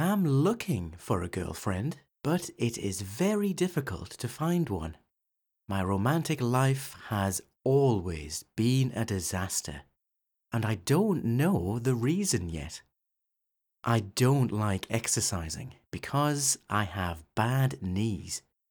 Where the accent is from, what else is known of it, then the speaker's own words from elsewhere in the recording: England, United Kingdom; moved away as an adult; now in Korea; I am from England. I am working in a tea company in Korea. It has been 3 years since I came to Korea. I am 33 years old.